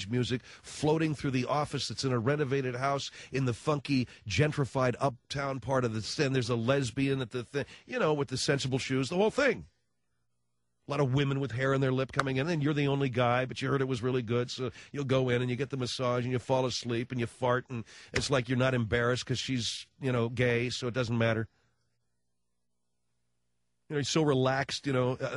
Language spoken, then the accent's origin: English; Philippines; now in United States; Well, I was born in the Philippines. I'm from the Philippines.